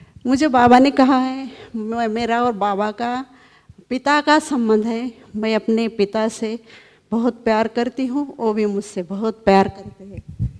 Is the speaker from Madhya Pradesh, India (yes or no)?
no; Pune, Maharashtra, India; मैं पुणे से हूँ